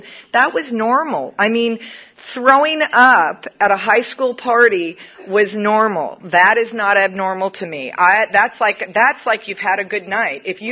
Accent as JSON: {"language": "English", "town": "San Diego", "region": "California", "country": "United States", "tie": "born or raised there", "also_born_or_lived": "Claremont", "said": "I was born and raised in San Diego. I really love this area. Born at Balboa Naval Hospital, cost $7.49."}